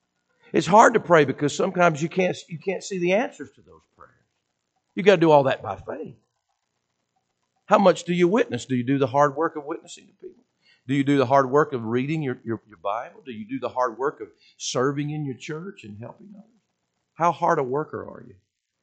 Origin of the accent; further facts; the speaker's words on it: Alabama, United States; A lot of people have, you know, since I'm from Alabama, I like to tell these stories.